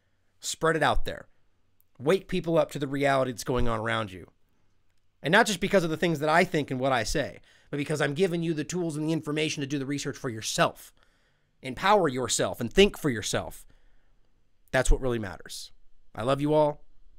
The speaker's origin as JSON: {"language": "English", "country": "United States", "said": "But recognize that myself as an American and many, many others"}